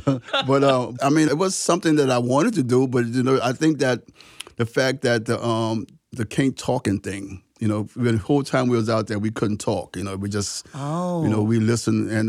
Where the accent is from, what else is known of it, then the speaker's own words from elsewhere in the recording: New Orleans, Louisiana, United States; We grew up in the Third Ward, which was two blocks from Parish Prison on Gravier Street.